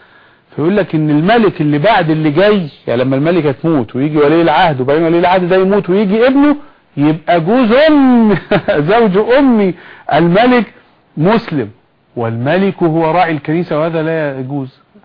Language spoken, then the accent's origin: Arabic; Egypt; يعني عندنا في مصر